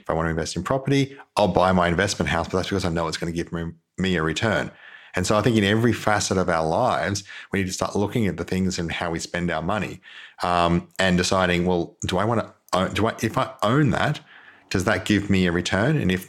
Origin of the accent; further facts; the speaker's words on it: Queensland, Australia; And it's the one time I say I'm a Queenslander is when it comes to startups. I'm a Queensland startup guy.